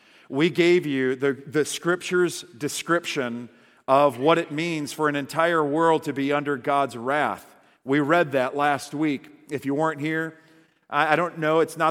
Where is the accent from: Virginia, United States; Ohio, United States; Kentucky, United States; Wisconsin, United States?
Wisconsin, United States; I was raised in Wisconsin, and I had never been more miserable than on three consecutive nights in the woods of Columbia, South Carolina.